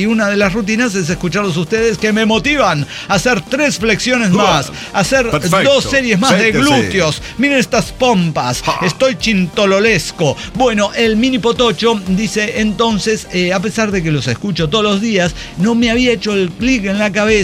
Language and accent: Spanish; San Luis Potosí, Mexico; now in Mexico City, Mexico; Les saluda … de San Luis Potosí desde la Ciudad de México, en realidad. Pero bueno, pero soy originario de San Luis Potosí.